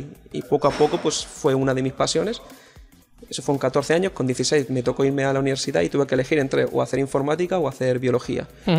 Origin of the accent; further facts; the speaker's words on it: Almería, Andalusia, Spain; moved away as an adult; also born or lived in Madrid / Seville / Salamanca; now in Galicia, Spain; yo soy de Almería originario, pero llevo ya los últimos 8 años viviendo en Galicia. Antes de eso he estado viviendo en diferentes sitios, en Madrid, en Sevilla, en Salamanca